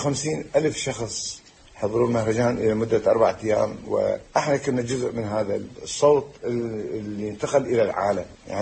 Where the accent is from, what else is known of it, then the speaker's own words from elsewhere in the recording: Baghdad, Baghdad Governorate, Iraq; أتشرف أن أكون من أصل كردي، لكن مع الأسف ما أتكلم كردي لأنه إحنا ولدنا في بغداد وعشنا في بغداد، ففاتتنا هالفرصة العظيمة.